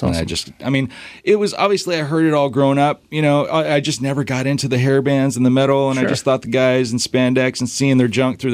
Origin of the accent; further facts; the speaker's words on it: Maui, Hawaii, United States; moved away; I was born on Maui, so my dad's full-blooded Hawaiian, so I did a lot of Hawaiian music.